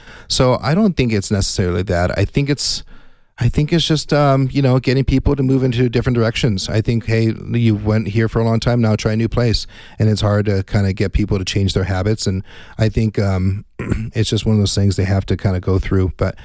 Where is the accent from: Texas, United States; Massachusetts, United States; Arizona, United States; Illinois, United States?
Arizona, United States; Tucson; I grew up in Tucson, and I couldn't believe it.